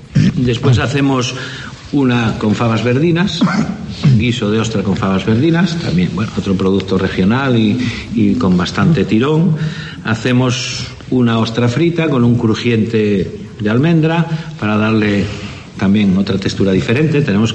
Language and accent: Spanish; Tapia de Casariego, Asturias, Spain; que somos de Tapia de Casariego, concejo vecino, pero bien llevado y bien avenido